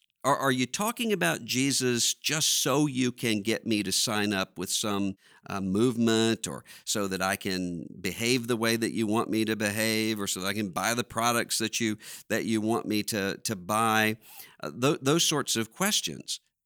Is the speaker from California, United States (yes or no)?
no; Biloxi, Mississippi, United States; I often, when I hear people talking about my hometown, I know when someone pronounces it Biloxi, that this is someone who has no idea what the town is